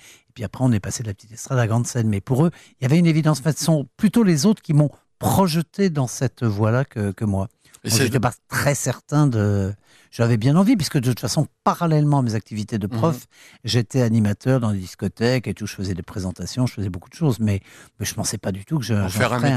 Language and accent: French; Paris, Île-de-France, France; Pourtant, je n'ai rien de tunisien. Je suis breton. Et j'aime Paris infiniment parce que j'y suis né et puis que j'ai fait toute ma carrière et ma vie ici.